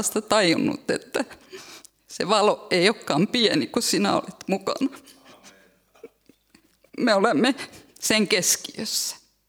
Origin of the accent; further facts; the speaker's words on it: Jurva, South Ostrobothnia, Finland; born there; Mun papereissa lukee, että mä oon syntynyt Jurvassa. Eli tää on mun koti Furusato.